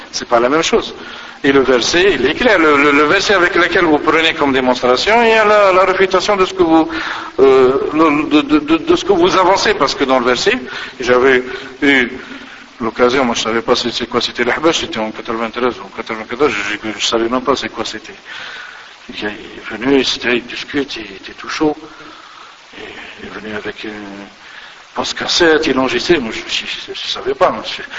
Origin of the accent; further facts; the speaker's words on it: Algeria; Moi aussi, je suis algérien